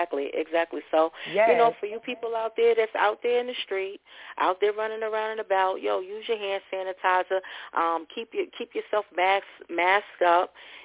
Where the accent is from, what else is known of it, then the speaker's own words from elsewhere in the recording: Queens, New York, United States; Jamaica, Queens. That was the nucleus of the shit when it started in New York City. I had more people that I grew up in Southside than anything.